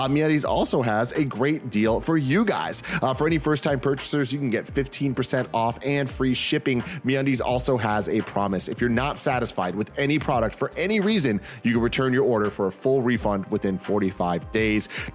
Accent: San Francisco, California, United States; I grew up in San Francisco. There's fucking pigeons and shit everywhere.

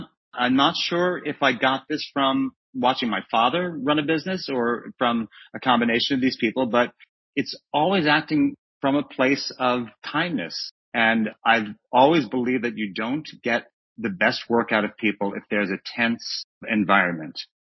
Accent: New York, United States; I'm from New York, from Long Island. Don't tell anyone.

